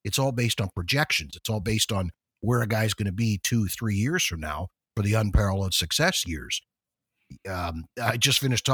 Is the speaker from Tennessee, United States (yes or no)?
no; Missouri, United States; But to me, the biggest one is that goaltending, and I'm from Missouri. Show me, baby.